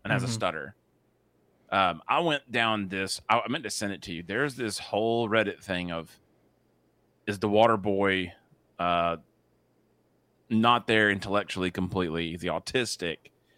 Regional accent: South Carolina, United States; If you're new, whatever, we're from South Carolina.

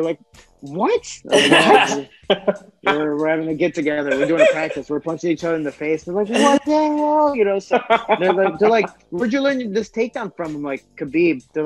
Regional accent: Chicago, Illinois, United States; moved away; just because I'm a Chicagoan. I haven't fought Chicago in almost 7-8 years now, since I believe 2010.

